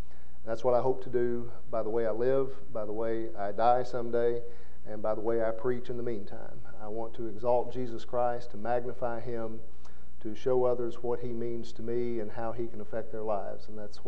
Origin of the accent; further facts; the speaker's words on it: Blytheville, Arkansas, United States; She's from Oklahoma, and I grew up in Blytheville, Arkansas.